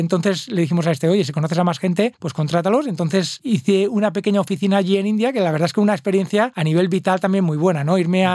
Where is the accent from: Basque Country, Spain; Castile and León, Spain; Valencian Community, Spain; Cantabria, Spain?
Valencian Community, Spain; Muro de Alcoy; había gente de mi pueblo, imagínate en Muro de Alcoy, en el interior de Alicante